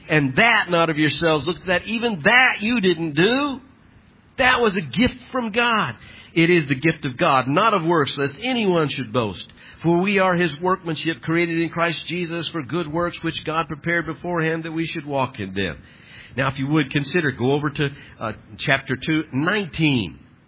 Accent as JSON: {"language": "English", "region": "Arkansas", "country": "United States", "said": "I came from Arkansas, a redeemed man from Arkansas."}